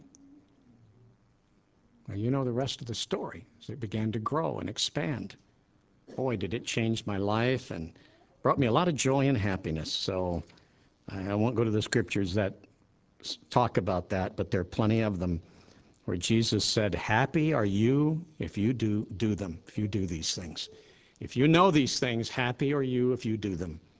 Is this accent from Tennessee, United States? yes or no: yes; Tennessee, United States; born there; I was born in Tennessee. I was born in an area north of Memphis, about 100 miles.